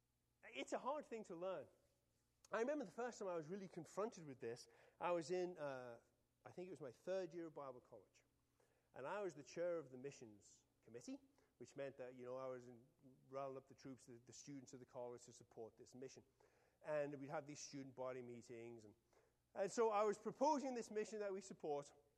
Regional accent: Liverpool, North West England, United Kingdom; we're from Liverpool, which is a port city, right?

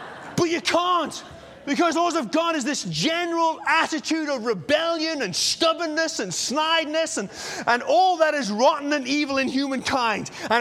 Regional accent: England, United Kingdom; because I'm from England. You see, when we lived in England, then we lived out in the country in a little cottage

